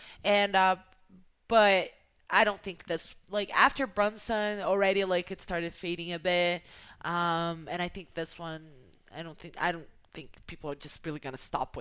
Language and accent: English; Brasília, Federal District, Brazil; I'm from Brasilia.